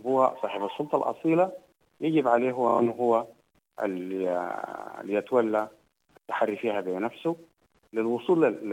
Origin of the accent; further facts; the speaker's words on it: Sudan; نحن كمواطنين سودانيين